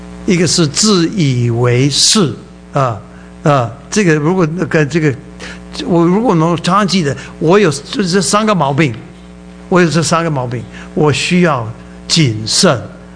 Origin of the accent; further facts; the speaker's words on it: Taiwan; accent: Taiwanese Mandarin; 我每次讲中文，我有点，我就失去，我就没有自信心，因为我的台湾国语